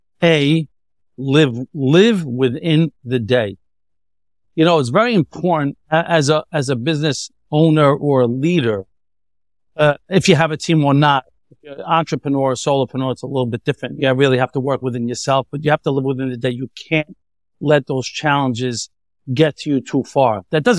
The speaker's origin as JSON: {"language": "English", "country": "United States", "said": "You know, I'm from the States, so I always like to use sports analogies."}